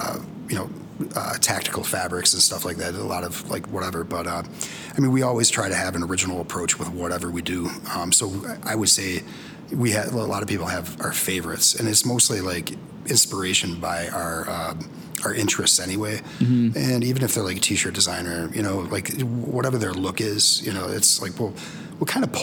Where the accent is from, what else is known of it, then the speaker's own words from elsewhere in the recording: Tonawanda, New York, United States; Yeah. I grew up in Tonawanda.